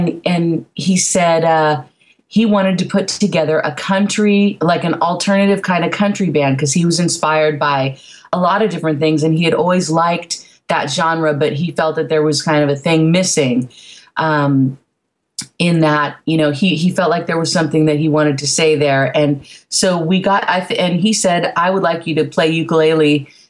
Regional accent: California, United States; And we grew up, Josh and I grew up in the Bay Area in Marin County.

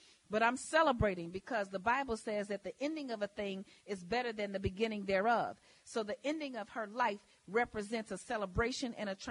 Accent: Chicago, Illinois, United States; I was born and raised in Chicago in the projects. People ask me which side of town that you grew up on. They say the south side or the west side. Well, let me tell you, I had both, the southwest side on 44th and Cicero.

